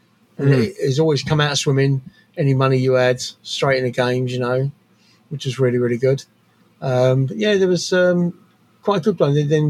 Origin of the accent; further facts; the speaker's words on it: Tottenham, London, United Kingdom; I'm 50 this year, so I was born in 74. So when I was a youngster growing up in Tottenham, North London, around about the time, I'm the youngest of six.